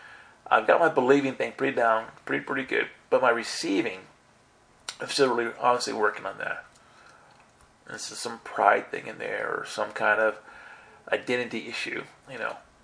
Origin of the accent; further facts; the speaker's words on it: United States; Now, as an American, I'm like, what are you talking about?